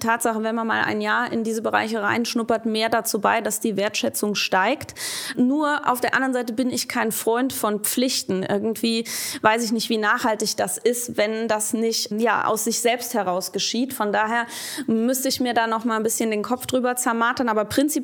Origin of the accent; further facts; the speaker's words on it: Rhineland, Germany; born there; Ich bin natürlich auch gebürtige Rheinländerin.